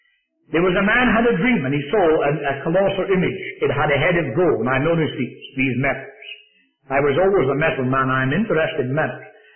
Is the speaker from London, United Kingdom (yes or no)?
no; Scotland, United Kingdom; now in United States; I am a foreigner to your country. I come from Scotland.